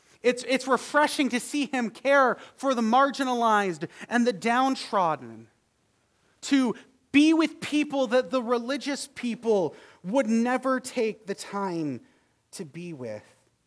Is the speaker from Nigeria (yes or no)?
no; Fredericton, New Brunswick, Canada; I think of my brother who should have died on the streets of Fredericton, my hometown, after an accident